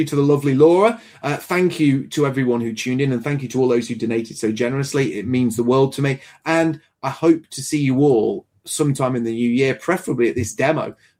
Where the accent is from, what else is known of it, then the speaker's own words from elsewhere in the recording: United Kingdom; But as a British guy, I don't know.